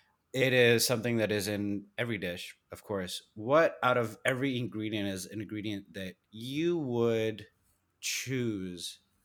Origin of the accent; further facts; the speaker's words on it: Pakistan; Kurta jeans. I'm like, look at me. I'm Pakistani.